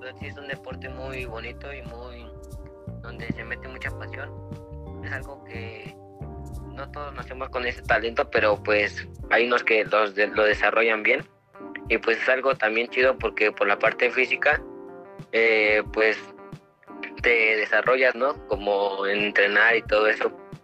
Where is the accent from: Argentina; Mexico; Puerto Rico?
Mexico; Toluca, State of Mexico; yo soy de Toluca y siento que es bonito apoyar al equipo de donde vivo.